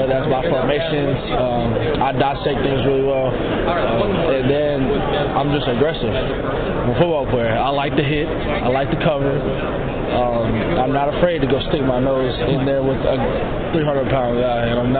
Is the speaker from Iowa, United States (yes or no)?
no; Florida, United States; I'm from West Coast, Florida, so I'm a hop skip away from actually being from my hometown.